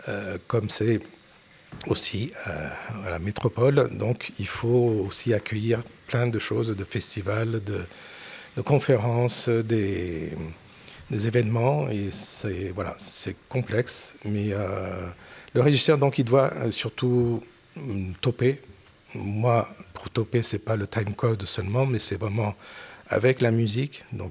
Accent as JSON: {"language": "French", "region": "Tokyo", "country": "Japan", "tie": "born or raised there", "second_language": "French", "said": "Parce que quand j'étais ado à Tokyo, c'était comme ça."}